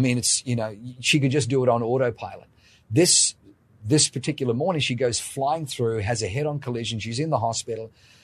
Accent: Australia; So my response growing up in Australia is you get what you pay for.

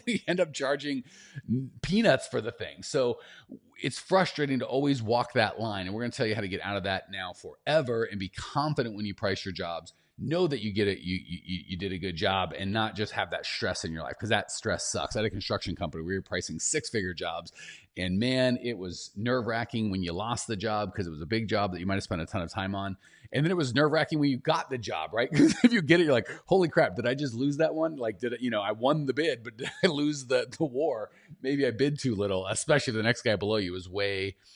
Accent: Phoenix, Arizona, United States; I'm a Phoenix boy, and it was so cool to get to see the snow and what's going on there.

